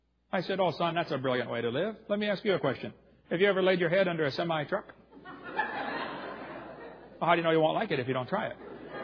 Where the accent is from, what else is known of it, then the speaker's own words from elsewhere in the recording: East Peoria, Illinois, United States; I was raised in East Peoria, Illinois